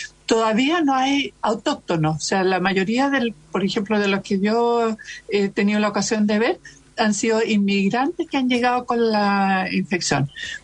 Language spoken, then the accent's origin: Spanish; Chile; lo que importa sí es que nos culturicemos nosotros como médicos chilenos